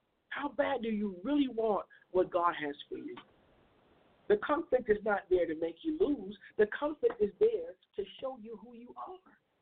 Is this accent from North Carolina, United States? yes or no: no; Chicago, Illinois, United States; Now, y'all know I'm from Chicago, so I got to say it.